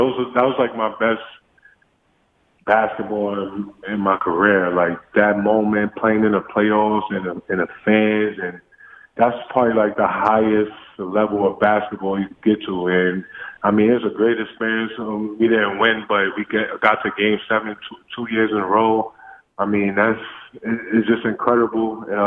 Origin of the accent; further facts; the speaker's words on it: New York, United States; And just growing up in the New York streets, it's always a grind, and there's always a battle.